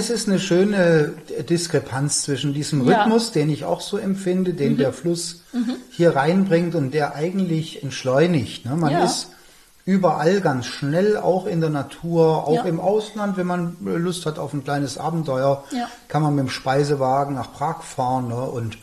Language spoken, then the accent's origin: German; Stuttgart, Baden-Württemberg, Germany; als Stuttgarter